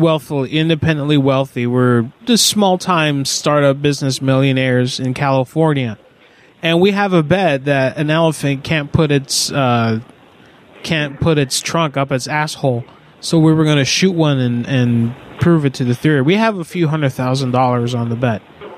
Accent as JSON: {"language": "English", "country": "Puerto Rico", "said": "because I'm coming from the Caribbean island of Puerto Rico, and she's like, so are you white or black? And I said, I'm not, I'm Hispanic. I said, I'm Puerto Rican."}